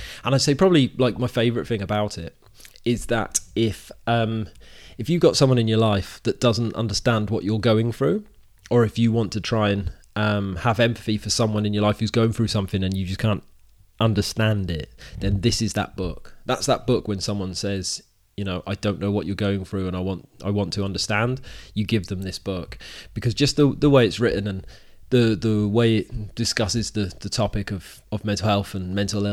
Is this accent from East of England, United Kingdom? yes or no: no; Wales, United Kingdom; I'm Welsh. My family are from Wales